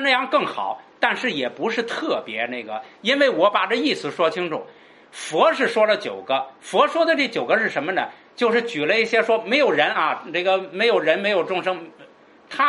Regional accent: China; 你看四个，我们中国人呢喜欢四个，四六句是吧

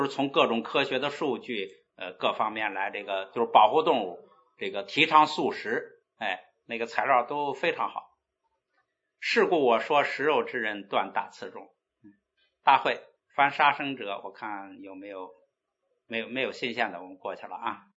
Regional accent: Guangdong, China; 我们广东人有这个哈，除了四条腿的，除了板凳不吃

